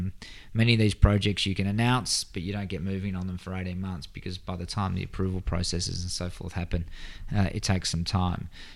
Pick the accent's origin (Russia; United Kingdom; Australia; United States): Australia; South Australia; particularly in my home state of Adelaide, of South Australia